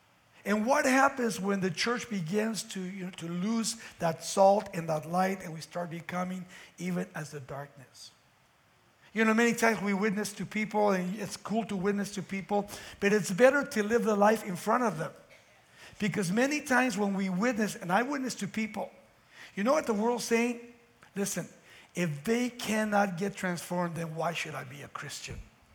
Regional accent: Mexico City, Mexico; now in United States; I'm a foreigner too, I came from Mexico City.

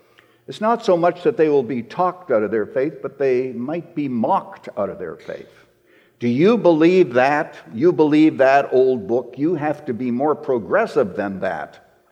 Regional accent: Saskatchewan, Canada; moved away as an adult; now in United States; I was brought up a Canadian. I was born in Saskatchewan, Canada, in a small little town, and where we didn't have any street lights, but there was a stop sign at the railway station. And I was born in that context, but I am now an American citizen.

